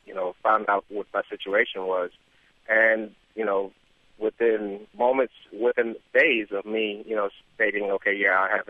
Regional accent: Bahamas; now in United States; I went through high school and pretty much all of grade school when I came from the Bahamas.

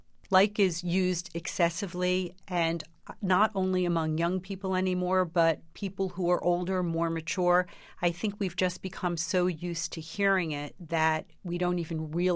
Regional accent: New Jersey, United States; I grew up in New Jersey. I had very nasal vowels. My R's were not very strong.

